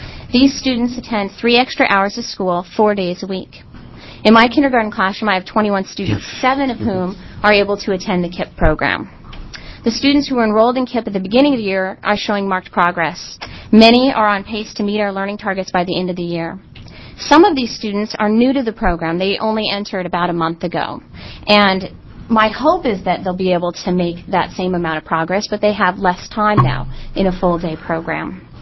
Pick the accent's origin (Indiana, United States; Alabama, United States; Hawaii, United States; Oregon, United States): Oregon, United States; Beaverton; I'm from Beaverton.